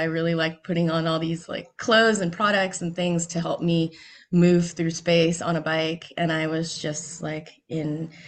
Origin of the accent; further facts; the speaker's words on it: Alameda, California, United States; I'm from the Bay Area. I grew up in Alameda, actually.